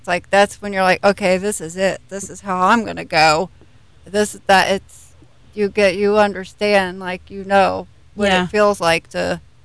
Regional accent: Ohio, United States; now in Atlanta, United States; because we're originally from Ohio, born in Ohio, moved to Atlanta in 2009

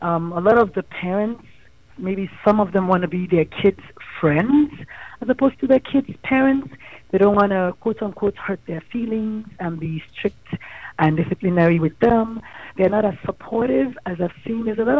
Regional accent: Nigeria; I'm Nigerian

